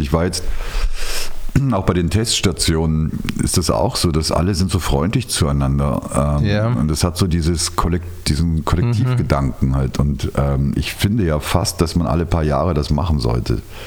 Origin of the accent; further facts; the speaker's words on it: Rhineland, Germany; Ich bin ja Rheinländer und deswegen positiv.